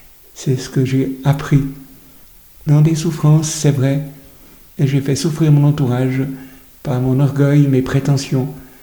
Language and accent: French; Geneva, Switzerland; also born or lived in France / Africa; now in Lausanne, Switzerland; Je suis né en France, mais j'ai grandi à Genève dans un foyer chrétien. Et après un long séjour de 34 ans en Afrique, j'habite maintenant à Lausanne depuis 20 ans.